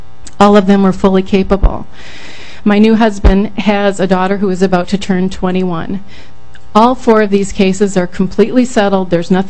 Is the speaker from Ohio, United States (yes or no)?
no; Willmar, Minnesota, United States; now in St. Paul, United States; I am originally from Willmar, Minnesota.